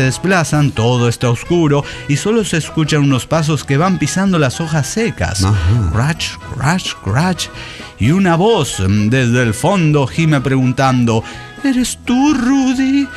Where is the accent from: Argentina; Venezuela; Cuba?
Argentina; de Argentina.